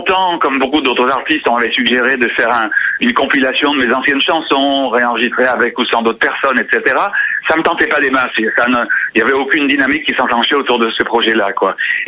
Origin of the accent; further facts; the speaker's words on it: Madagascar; born there; also born or lived in Saint-Pierre-et-Miquelon; moi je suis né dans une île, mon père était insulaire, mon père était corse. Je suis né à Madagascar, j'ai vécu dans une petite île à Saint-Pierre-et-Miquelon pendant 5 ou 6 ans quand j'étais petit.